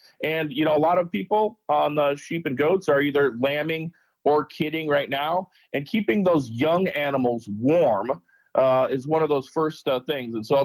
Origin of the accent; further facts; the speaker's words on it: South Dakota, United States; I know that I grew up in South Dakota, and we're calving at least initially with some heifers right now